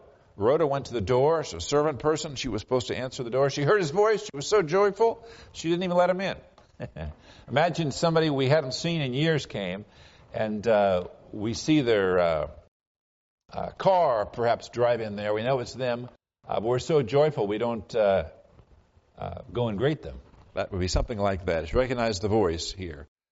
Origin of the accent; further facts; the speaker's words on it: Orinda, California, United States; I grew up in Orinda, not terribly far from here, and spent most of my life, and I hadn't even been to this church until 14 years ago.